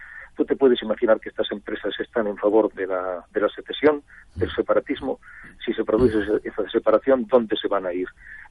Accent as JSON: {"language": "Spanish", "region": "Catalonia", "country": "Spain", "said": "como ciudadano catalán"}